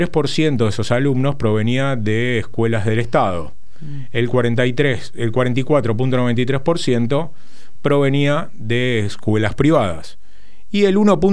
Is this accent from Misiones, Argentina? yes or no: no; Buenos Aires, Argentina; Tiene que ver con mi barrio. Yo soy de Floresta.